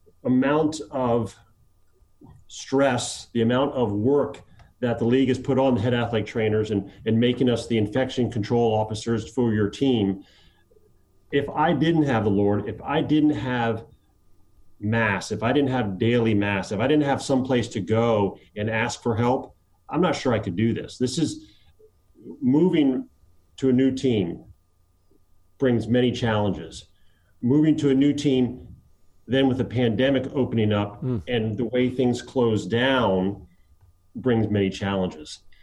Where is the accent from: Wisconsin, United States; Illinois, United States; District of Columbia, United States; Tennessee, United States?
District of Columbia, United States; Washington; also born or lived in Miami; I was born in Miami in the early 60s during the Bay of Pigs invasion. My dad was involved with that. We then moved to Washington, D.C. I went to Blessed Sacrament right up there on Chevy Chase Circle.